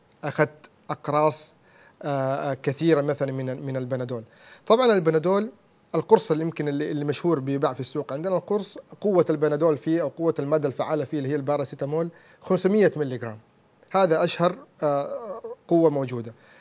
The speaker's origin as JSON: {"language": "Arabic", "country": "Saudi Arabia", "said": "الفيكس اللي موجود عندنا في السعودية والله الحمد"}